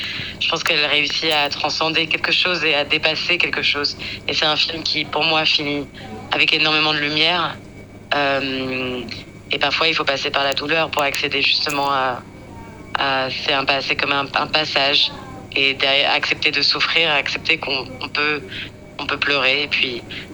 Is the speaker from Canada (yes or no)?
no; United States; born there; first language English; French is a second language; c'est ma langue maternelle, l'anglais. Je suis née aux États-Unis et j'ai ce fantasme, ce rêve d'y retourner un jour, pas pour vivre, mais pour y travailler.